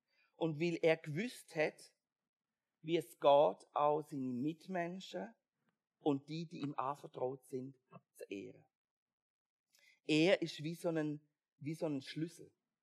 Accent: Germany; das gibt es eben nicht nur in Deutschland, wo ich herkomme, sondern auch in der Schweiz.

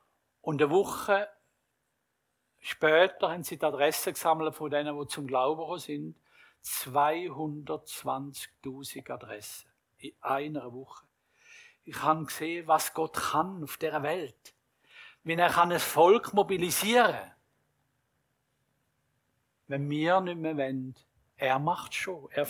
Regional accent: Switzerland; am anderen Tag sind wir Schweizer zusammengekocht

